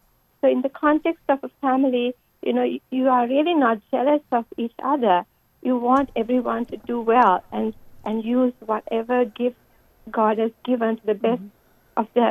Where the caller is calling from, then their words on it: Massachusetts, United States; I'm from Massachusetts.